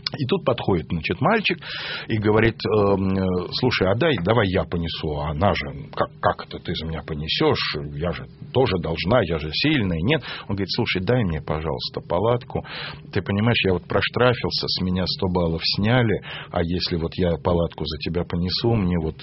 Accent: Moscow, Russia; рос на Усачевке у метро Спортивный, старый Московский район

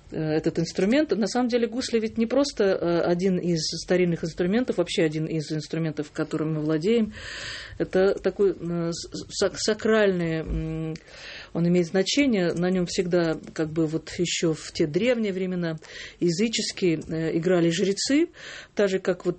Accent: Riga, Latvia; потому что я сама же выросла в Риге, в Латвии

